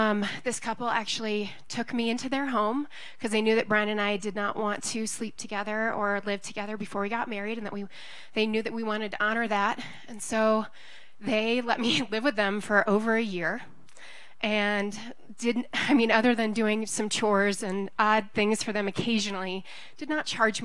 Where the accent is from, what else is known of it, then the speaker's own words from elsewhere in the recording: Hollywood, California, United States; And I came from Hollywood, so I knew what the Hollywood expectation was